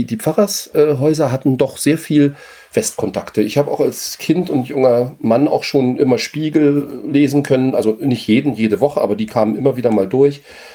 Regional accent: Berlin, Germany; Also ich komme ja aus Ostberlin

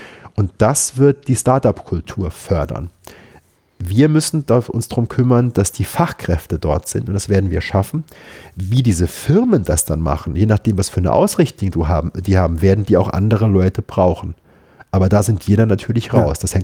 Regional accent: Saarbrücken, Saarland, Germany; Ich bin in Saarbrücken groß geworden, da sind 2 Max-Planck-Institute.

